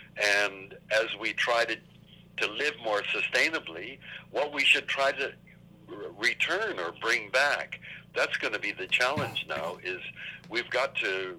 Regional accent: Vancouver, British Columbia, Canada; I was born in Vancouver in 1936. And when I was growing up here as a kid

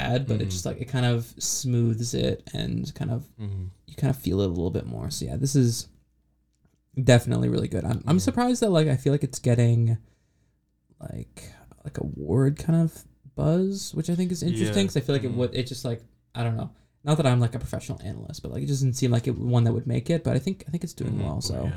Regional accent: United Kingdom; also born or lived in United States; I'm British and American at the same time.

